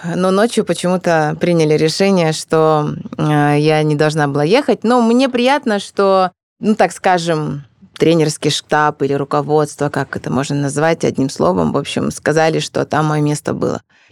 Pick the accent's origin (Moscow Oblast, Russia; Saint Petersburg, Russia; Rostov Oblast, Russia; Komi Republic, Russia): Rostov Oblast, Russia; Rostov-on-Don; А я родом из Ростова. У нас очень много иностранцев, у нас очень много африканцев. И вообще у нас самое большое количество национальностей.